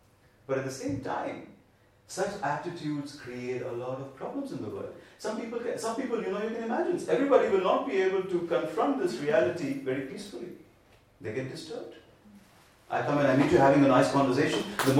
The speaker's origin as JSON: {"language": "English", "country": "India", "said": "Where do you come from? I come from India."}